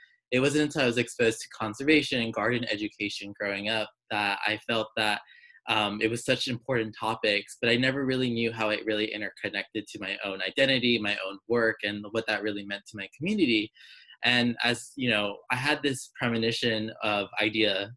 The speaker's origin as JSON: {"language": "English", "town": "Los Angeles", "region": "California", "country": "United States", "tie": "born or raised there", "said": "I grew up in Los Angeles, and I grew up low income, first generation. My parents had immigrated from Mexico to the United States"}